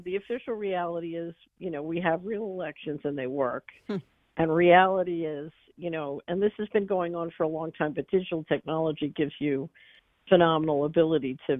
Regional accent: Philadelphia, Pennsylvania, United States; I have a very long view on this because I grew up in West Philadelphia.

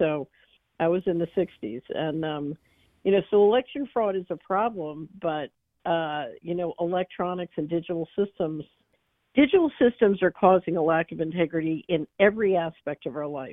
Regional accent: Philadelphia, Pennsylvania, United States; I have a very long view on this because I grew up in West Philadelphia.

